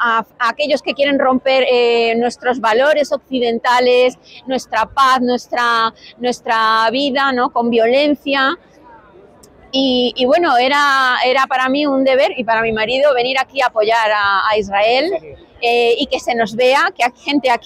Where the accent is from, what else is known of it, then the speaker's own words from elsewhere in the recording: Spain; mi marido, yo soy española